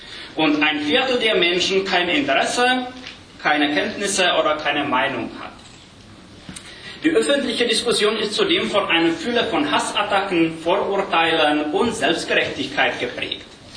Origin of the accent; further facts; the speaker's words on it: Kraslice, Karlovy Vary Region, Czechia; also born or lived in Sokolov; now in Prague, Czechia; Ich komme zurzeit aus Prag. Ansonsten wurde ich in Falkenau geboren, bin in Graslitz aufgewachsen, also ein Egerländer. Nicht ganze 30 Jahre alt, zumindest noch ein paar Monate.